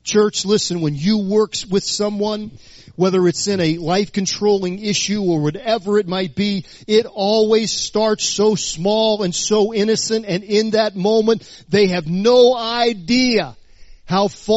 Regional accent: New Orleans, Louisiana, United States; I grew up in New Orleans, you know, so the culture is, you know what the culture is.

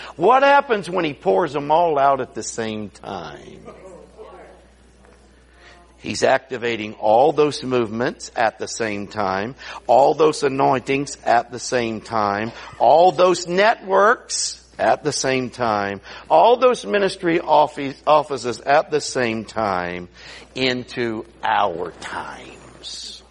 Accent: Appalachia, United States; I mean, I'm an Appalachian kid. I didn't have a cell phone till, you know, we had to run down the street to make a call.

